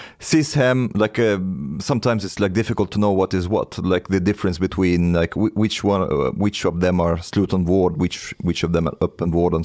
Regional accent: Egypt; now in Sweden; Ja, jag kommer från Egypten förresten.

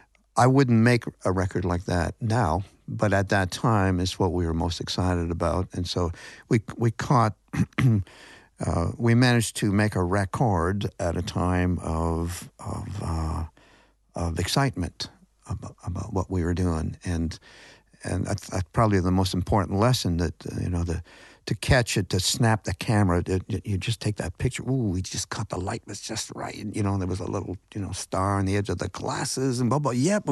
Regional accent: Ontario, Canada; about the native community near where I grew up on the Grand River

